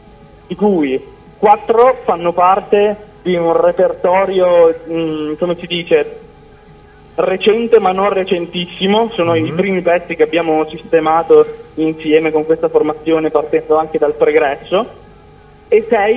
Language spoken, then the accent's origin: Italian; Parma, Emilia-Romagna, Italy; veniamo tutti da Parma.